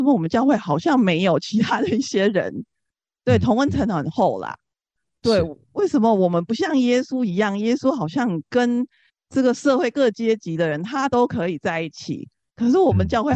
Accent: Singapore; now in Taiwan; 我是从新加坡来到台湾的宣教士，我隶属中华基督教内地会 OMF。我在台湾已经14年了，都在珍珠家园服侍。那我自己是大学的时候信主

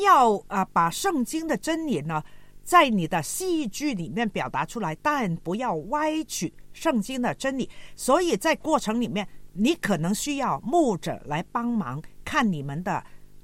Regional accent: Guangdong, China; 但是我们广东人跟我们北方人呢，我们算是同文化的

